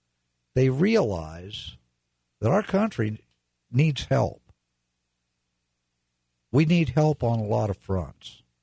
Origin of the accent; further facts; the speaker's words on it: United States; I'm an American, and I believe you're Americans as well.